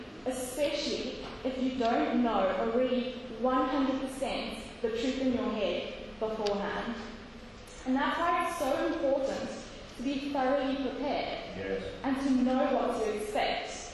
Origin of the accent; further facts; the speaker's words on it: Mozambique; I grew up in Mozambique with my parents and missionaries. I was homeschooled there, because there were no schools where we were living.